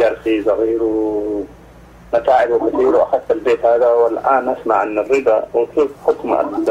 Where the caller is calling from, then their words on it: Indianapolis, Indiana, United States; I'm from Indianapolis.